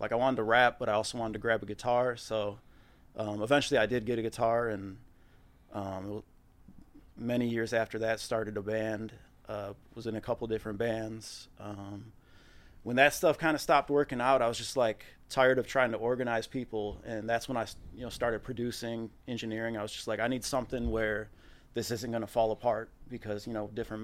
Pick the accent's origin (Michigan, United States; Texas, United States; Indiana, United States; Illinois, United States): Michigan, United States; Detroit; So I'm from Detroit. Mount Elliott, Conan area, lived with my grandma, my mom, whole family was living at my grandma's house.